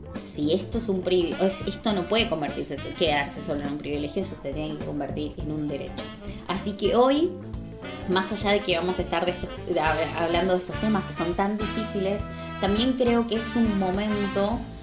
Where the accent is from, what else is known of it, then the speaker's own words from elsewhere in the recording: Argentina; Yo soy argentina y si bien la guerra de las Malvinas, el conflicto fronterizo con Chile, siempre han sido algo que ha quedado en la memoria del siglo XX, yo nací después de todo eso.